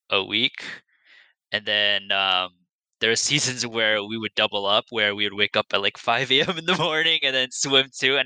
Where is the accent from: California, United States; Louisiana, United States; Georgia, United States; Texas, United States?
California, United States; San Jose; So I grew up in San Jose originally, and I was just a kid in kind of like a suburban area with an Asian mom